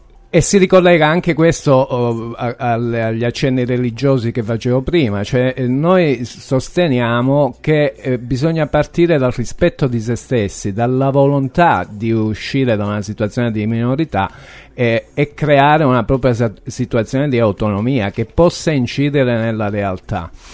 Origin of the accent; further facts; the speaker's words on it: San Giovanni in Fiore, Calabria, Italy; È il mio paese di origine. Io sono nato lì. San Giovanni in Fiore è una cittadina